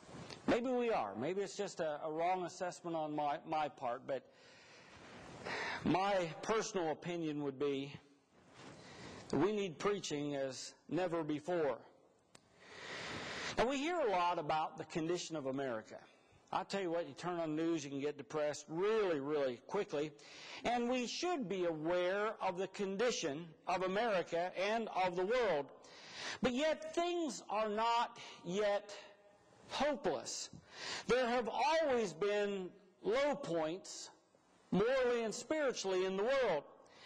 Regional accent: Bolivar, Pennsylvania, United States; I was brought up in the Church of Christ, a little town called Bolivar, Pennsylvania.

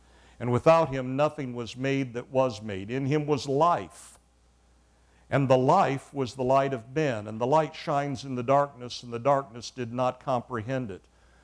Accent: Indiana, United States; also born or lived in Ohio; How many of you are from Indiana? That's my home state.

